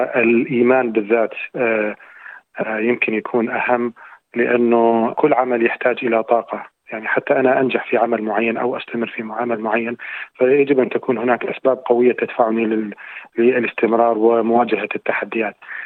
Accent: Baghdad, Baghdad Governorate, Iraq; أنا من بغداد، حاصل على بكالوريوس علوم زراعية من جامعة بغداد أصلا.

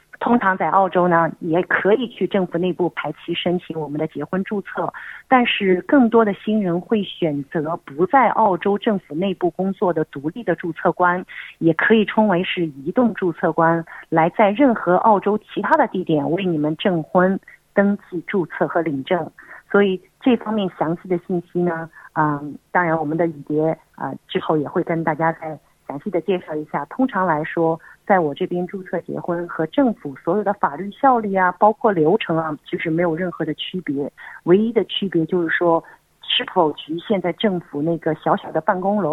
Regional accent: China; 当然对我们中国人来说，这个好像不太符合我们的传统

